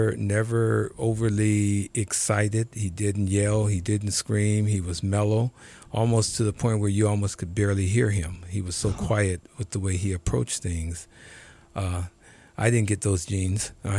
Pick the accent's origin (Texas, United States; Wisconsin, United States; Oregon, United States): Oregon, United States; Portland; also born or lived in Seattle, Washington; My dad traveled around because he played professional baseball and settled in Portland, and that's basically where I grew up, in Portland.